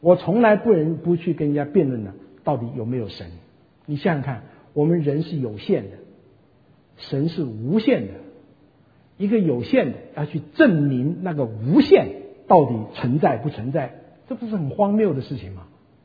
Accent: Shaoshan, Hunan, China; 我是湖南人，我不但是湖南人，我是湖南韶山人，祖籍韶山哈。

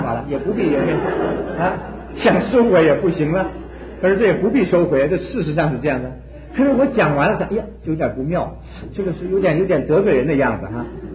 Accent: China; 我们中国人三岁小孩都听过这个话，我也从小听到

